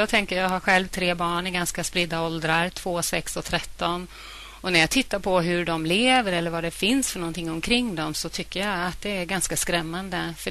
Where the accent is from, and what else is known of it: Stockholm, Stockholm County, Sweden; now in Sandviken, Sweden